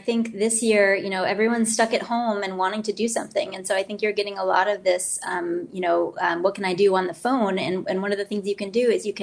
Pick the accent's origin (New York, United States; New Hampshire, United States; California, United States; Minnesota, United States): New Hampshire, United States; I grew up in New Hampshire, and that we certainly did that in New Hampshire.